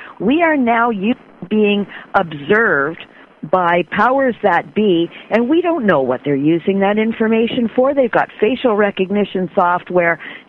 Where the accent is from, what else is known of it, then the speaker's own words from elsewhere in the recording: Canada; and I'm a Canadian.